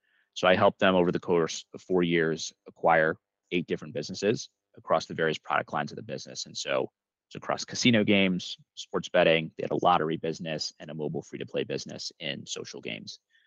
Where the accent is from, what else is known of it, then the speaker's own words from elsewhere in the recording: New York City, New York, United States; also born or lived in Boston / Michigan; I was born in New York, born in New York City, lived there for a couple of years before moving to the suburbs, handful of years in the greater New York area before going to high school in Boston.